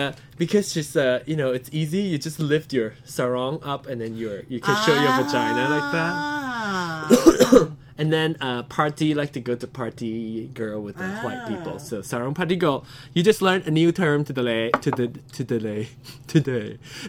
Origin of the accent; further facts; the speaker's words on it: Malaysia; moved away; I'm originally from Malaysia